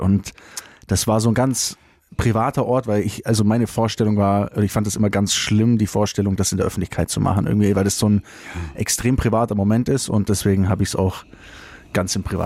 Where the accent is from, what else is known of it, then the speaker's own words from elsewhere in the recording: Kempten, Bavaria, Germany; Naja, am Ende des Tages wahrscheinlich Kempten, also meine Heimat, würde ich jetzt mal sagen. Ich lebe ja bis heute dort.